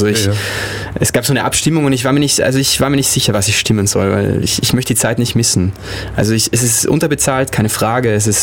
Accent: Imst, Tyrol, Austria; moved away; Also mittlerweile bin ich jetzt schon fast länger irgendwo anders als in Tirol, in meinem Dorf.

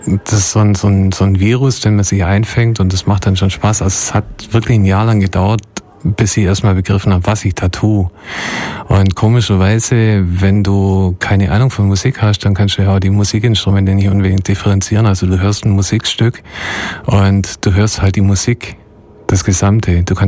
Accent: Ulm, Baden-Württemberg, Germany; ich bin in Ulm aufgewachsen und ich habe Ulm eigentlich nie richtig schätzen gelernt.

